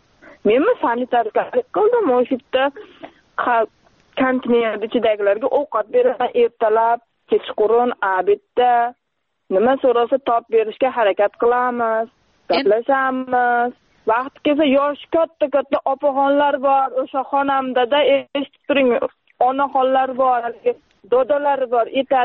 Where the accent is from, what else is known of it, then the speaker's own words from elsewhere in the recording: Rishton, Fergana Region, Uzbekistan; born there; now in Nurafshon, Uzbekistan; Farg'ona viloyati, Rishton tumanida tug'ilganman. 2 farzandim bor. Hozir Nuravshonda kvartirada turibman onam bilan.